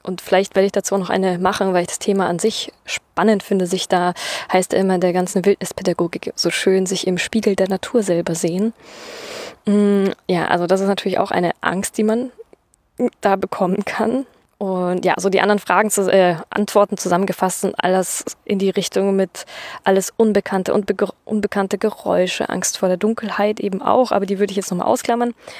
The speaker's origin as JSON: {"language": "German", "region": "Bavaria", "country": "Germany", "lives_now": "Berlin, Germany", "said": "Wo ich herkomme, aus Bayern, da bin ich nie einem Wildschwein begegnet"}